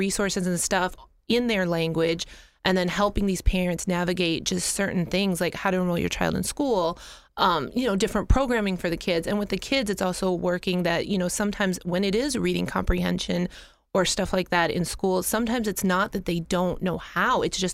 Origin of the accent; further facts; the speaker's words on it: Iowa, United States; And because I grew up in Iowa, that's the way it was there.